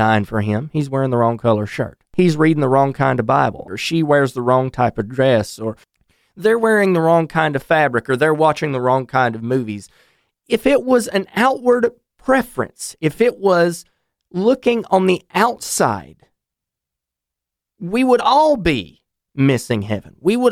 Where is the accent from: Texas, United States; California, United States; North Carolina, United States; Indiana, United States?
North Carolina, United States; He's from my home state of North Carolina